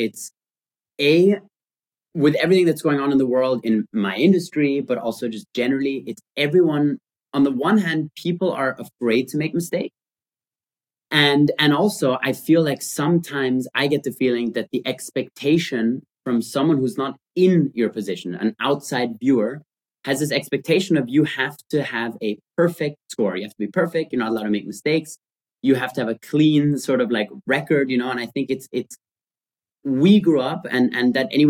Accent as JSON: {"language": "English", "country": "Austria", "tie": "born or raised there", "said": "we grew up in Austria and generally in the German speaking world, there's so much law and order."}